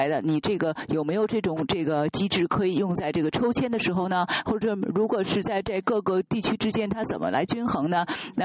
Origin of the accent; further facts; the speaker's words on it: India; Chinese is a second language; 我们是从印度来的